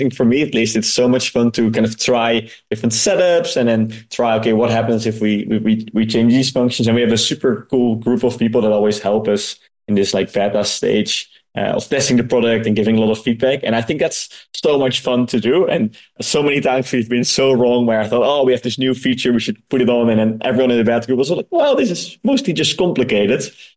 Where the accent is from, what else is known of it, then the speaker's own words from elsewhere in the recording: Netherlands; we're from the Netherlands, so it's a super small country.